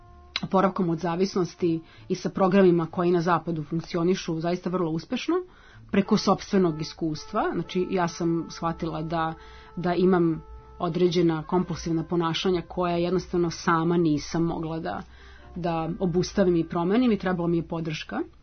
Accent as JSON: {"language": "Serbian", "town": "Novi Sad", "region": "Vojvodina", "country": "Serbia", "said": "poreklom sam iz Novog Sada i znala sam još od malena da hoću da radim s ljudima"}